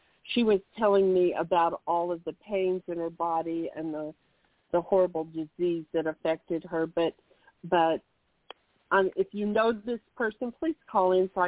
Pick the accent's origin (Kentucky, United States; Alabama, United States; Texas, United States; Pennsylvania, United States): Texas, United States; I'm from Texas, so my accent's a little different.